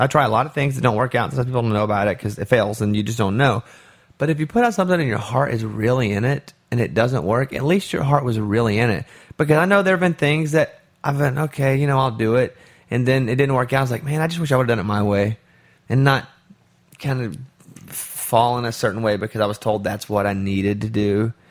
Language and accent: English; Arkansas, United States; listen, I grew up in Arkansas.